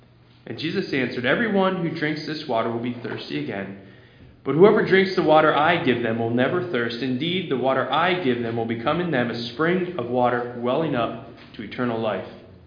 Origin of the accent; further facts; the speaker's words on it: Telford, Pennsylvania, United States; I grew up on Ridge Road there in Telford. I was the youngest of four kids